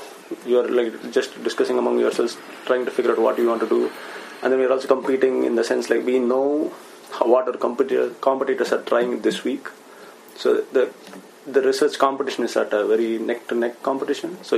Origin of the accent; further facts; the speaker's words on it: India; Plus, because of my nationality, like, I'm from India.